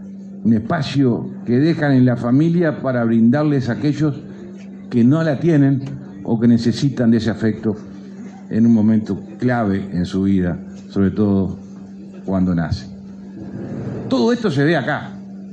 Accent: Uruguay; Siempre aparecen las cosas que nos dividen como uruguayos, pocas veces las cosas que nos unen

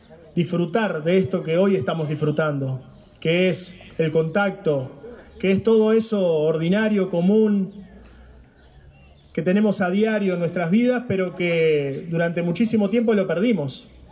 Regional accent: Sarandí, Uruguay; como vecinos, como sarandienses, pero como uruguayos, como orientales

